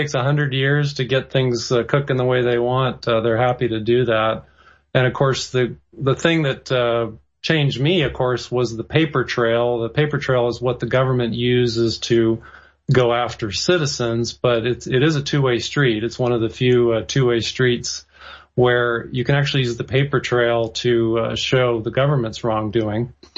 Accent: San Jose, California, United States; I grew up in San Jose, about 50 miles to the south of San Francisco.

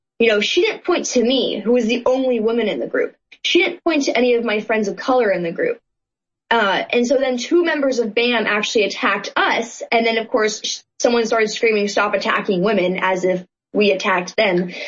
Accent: Berkeley, California, United States; So I was actually born to a very liberal family in Berkeley. I was born and raised in Berkeley.

